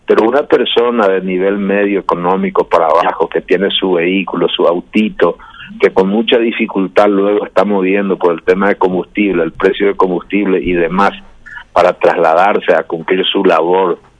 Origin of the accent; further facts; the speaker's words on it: Piribebuy, Cordillera, Paraguay; Yo soy de Piribebuy